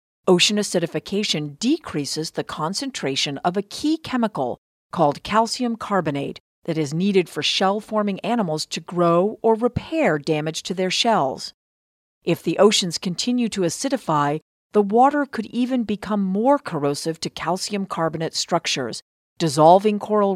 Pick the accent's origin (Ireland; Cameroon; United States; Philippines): United States; Cape Cod, Massachusetts; I grew up on Cape Cod and spent a whole lot of time in, on, and by the water.